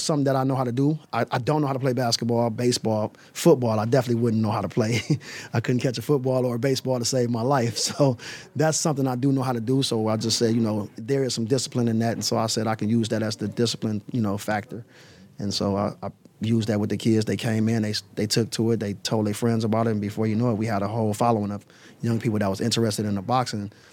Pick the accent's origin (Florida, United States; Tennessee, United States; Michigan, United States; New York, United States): Michigan, United States; Detroit; I'm from Detroit East Side. I grew up in not too far from here, but close enough. East Sider my whole life, pretty much.